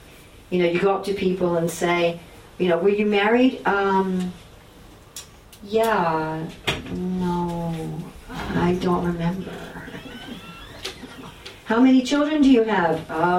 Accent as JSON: {"language": "English", "country": "United States", "said": "You can all tell I'm from America, yes? So we have that in America."}